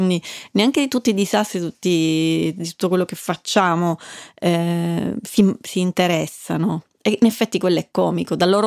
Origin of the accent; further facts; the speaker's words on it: Sicily, Italy; ma io sono siciliana e sono quella, sono un pezzo di Sicilia.